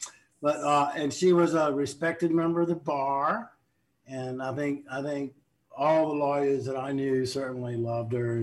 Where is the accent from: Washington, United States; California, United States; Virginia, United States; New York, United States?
Virginia, United States; You know, I'm from Southern Virginia, you know, deep slave South.